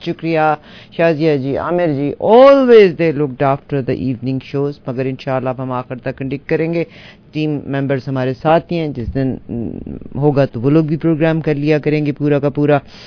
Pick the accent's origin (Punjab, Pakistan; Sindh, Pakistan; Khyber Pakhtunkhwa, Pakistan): Punjab, Pakistan; میں خود پنجاب سے, مگر آج تک پنجابی نہیں بول سکتے.